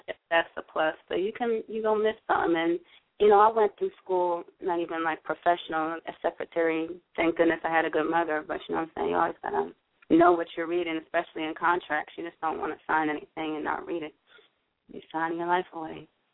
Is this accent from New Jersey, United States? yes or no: yes; Trenton, New Jersey, United States; I told them I was from Trenton before I came.